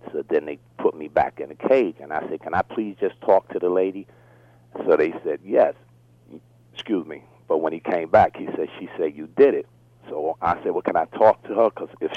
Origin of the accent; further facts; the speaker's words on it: New York City, New York, United States; Well, I grew up in Harlem, New York, New York City